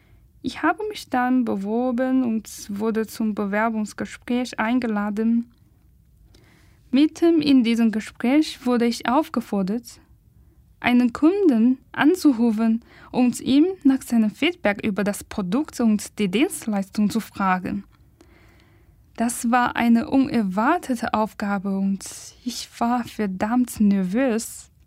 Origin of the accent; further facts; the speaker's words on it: China; German is a second language; now in Germany; Vielleicht haben Sie schon bemerkt, dass Deutsch nicht meine Muttersprache ist. Ich komme eigentlich aus einem asiatischen Land, aus China.